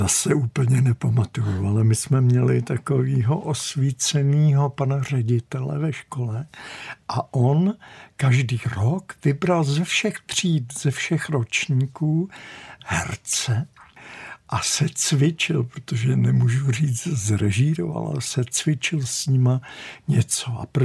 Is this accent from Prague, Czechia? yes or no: yes; Prague, Czechia; born there; Já jsem se narodil tady v Holešovicích